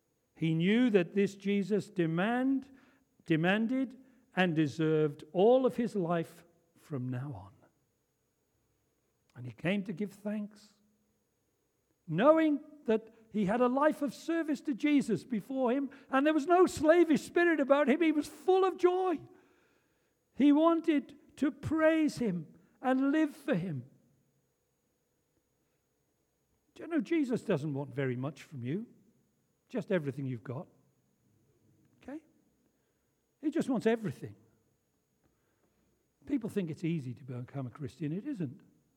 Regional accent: Wales, United Kingdom; I'm Welsh. We're tactile people.

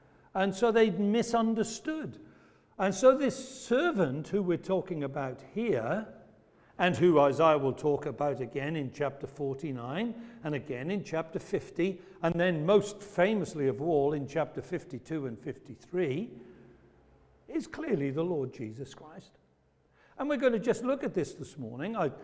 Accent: Wales, United Kingdom; despite having a Scottish sounding name, it's actually an Irish name, but I'm Welsh, so there you go.

